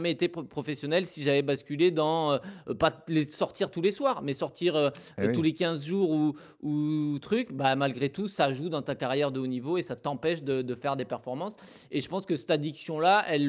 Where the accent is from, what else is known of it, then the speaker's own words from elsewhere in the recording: Bergerac, Nouvelle-Aquitaine, France; J'ai fait toutes mes études du coup chez moi à Bergerac. J'étais chez mes parents jusqu'à l'âge de 19 ou 20 ans.